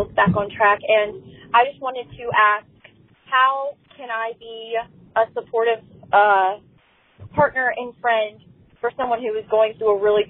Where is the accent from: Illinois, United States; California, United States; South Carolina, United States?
South Carolina, United States; Clemson; accent: country; I'm from Clemson, South Carolina. I know you can probably tell by my country accent.